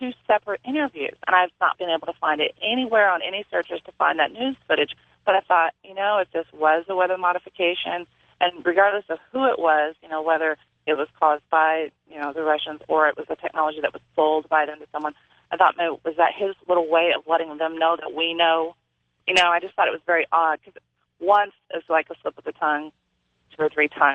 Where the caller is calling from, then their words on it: Windsor, California, United States; I am calling from Windsor, California.